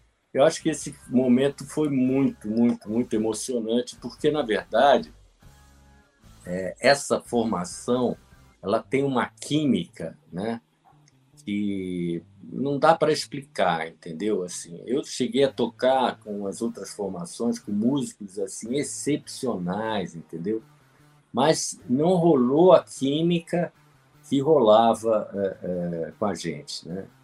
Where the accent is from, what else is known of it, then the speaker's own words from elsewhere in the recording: Rio de Janeiro, Brazil; now in São Paulo, Brazil; a gente foi morar em São Paulo, viemos morar em São Paulo, né? A minha mulher até brinca que eu sou carioca desnaturado, paulista falsificado.